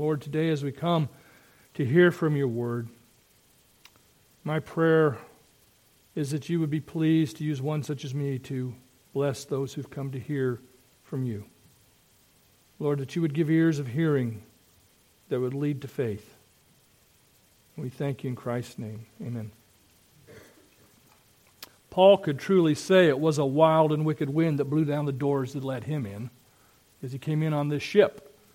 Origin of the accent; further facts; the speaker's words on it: Iowa, United States; But one of the towns I grew up in Iowa, is on the Mississippi River and it's on the bluffs and it's picturesque